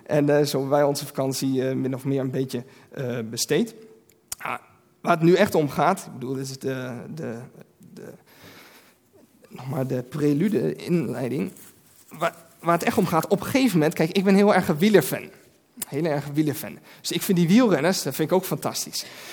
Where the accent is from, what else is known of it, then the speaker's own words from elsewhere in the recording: Hengelo, Overijssel, Netherlands; Ik kom zelf uit Hengelo en bij ons is Koninginnedag toch altijd wel de happening